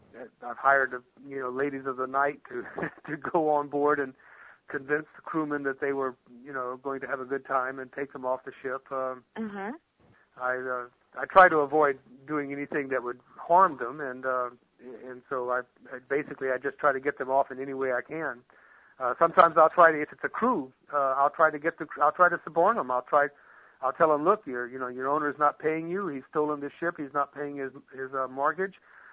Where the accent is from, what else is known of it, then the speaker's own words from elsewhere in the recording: Louisiana, United States; Yes. I grew up in South Louisiana.